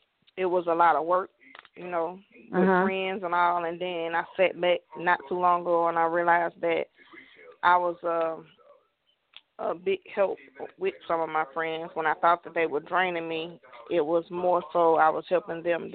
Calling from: Mobile, Alabama, United States; Mobile, Alabama.

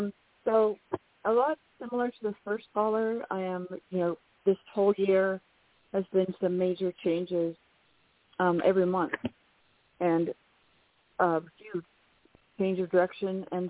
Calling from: New Mexico, United States; calling from New Mexico.

